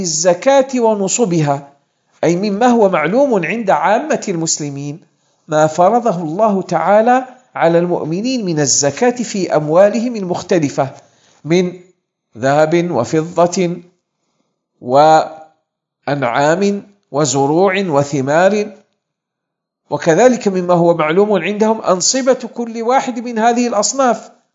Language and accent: Arabic; Algeria; ورابغ الآن صارت ميقات لأهل المغرب، وهو ميقات أهل بلدنا الجزائر